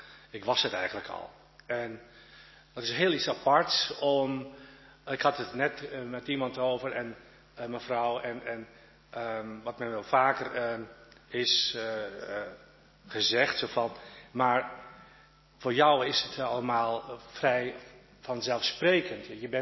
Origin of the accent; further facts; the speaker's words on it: Garijp, Friesland, Netherlands; Ik kom oorspronkelijk uit Friesland. Ik ben geboren in Garijp, een klein dorp in de buurt tussen Drachten en Leeuwarden. Geboren in een familie van schilders en bakkers.